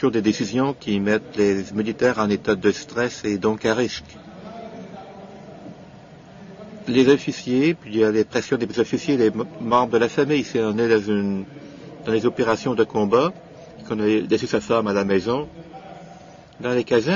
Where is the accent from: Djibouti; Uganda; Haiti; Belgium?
Uganda; chez moi en Ouganda, nous avons des camps de soldats